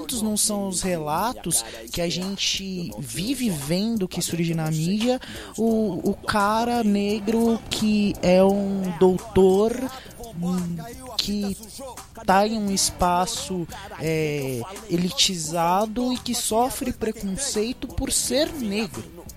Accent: São Paulo, Brazil; Porque, por exemplo, eu sou de São Paulo.

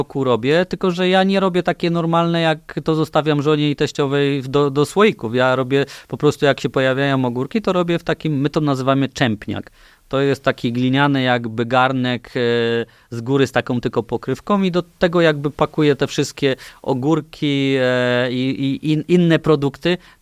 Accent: mountains, Poland; ze względu na to, że jestem z gór

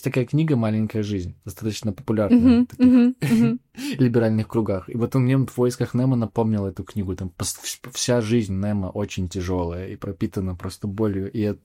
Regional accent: Belarus; Когда в Европе говоришь кому-то, что ты из Беларуси

